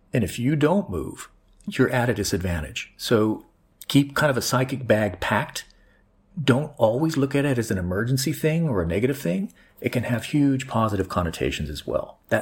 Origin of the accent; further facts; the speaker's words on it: United States; my political identity as American